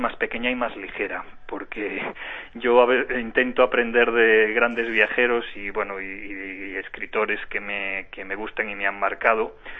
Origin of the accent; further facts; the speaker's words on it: A Coruña, Galicia, Spain; Yo soy de La Coruña y en La Coruña todos tenemos como referencia